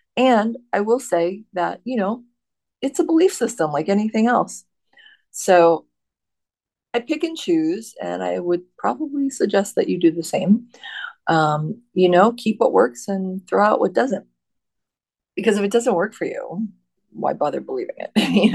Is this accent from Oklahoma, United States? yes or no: no; New Jersey, United States; accent: Jersey; you can hear my Jersey accent coming through when I say water.